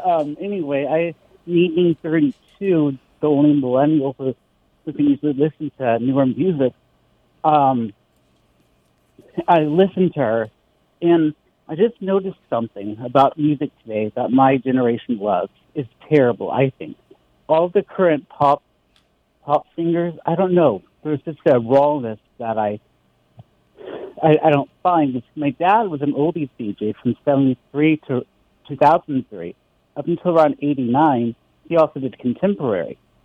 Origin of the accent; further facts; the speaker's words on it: Dallas, Texas, United States; Because, you know, I grew up in the Dallas area.